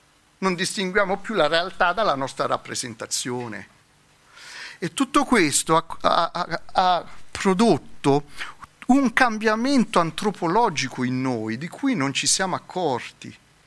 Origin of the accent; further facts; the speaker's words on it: Lazio, Italy; Se voi andate a Latina, io vengo dal Lazio